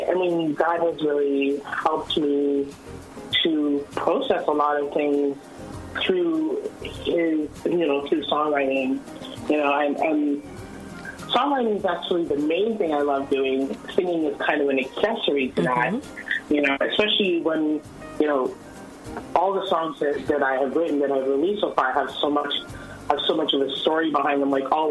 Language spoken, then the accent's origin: English; Ottawa, Ontario, Canada; I was born and raised in Ottawa. Mm. Born and raised in Ottawa among some of the, you know, gospel greats that you know, like … and, you know, we all grew up together